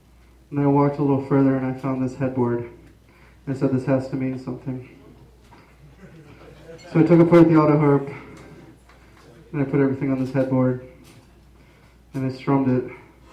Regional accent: Pittsburgh, Pennsylvania, United States; I come from Pittsburgh, Pennsylvania.

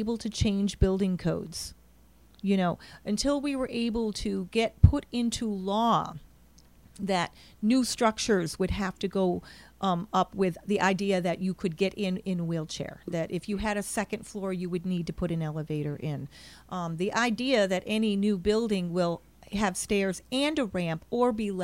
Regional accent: Schenectady, New York, United States; So he talked about his neighborhood. I'm from Schenectady.

